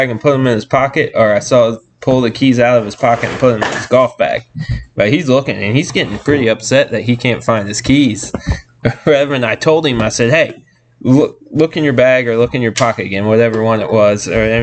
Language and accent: English; Monroe, Louisiana, United States; we're from Monroe or whatever, so we want to listen to it because they talk about Monroe State Panther sports or whatever.